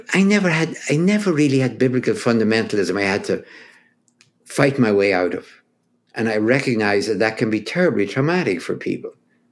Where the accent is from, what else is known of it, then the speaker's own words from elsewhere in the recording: Ireland; I grew up in Ireland.